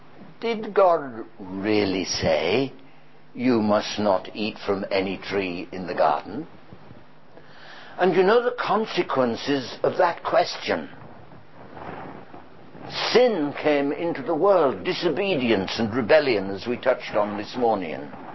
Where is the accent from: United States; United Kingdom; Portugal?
United Kingdom; England; Oh, I know we're terribly reserved and we're English.